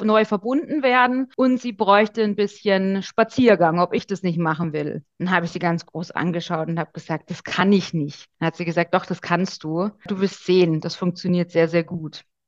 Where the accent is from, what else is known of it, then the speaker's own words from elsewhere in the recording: Bavaria, Germany; Ich komme aus dem Bayerischen Wald und lebe hier mit meiner Familie, meinem Mann und meiner Mutter auf unserem kleinen eigenen Traum, also unserem eigenen kleinen Hof am Waldrand.